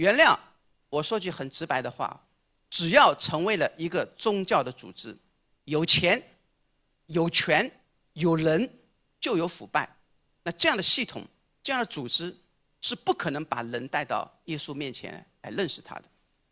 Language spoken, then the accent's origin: Chinese; Shanghai, China; accent: Shanghainese; 如果用我们上海话来说、就是拎不清，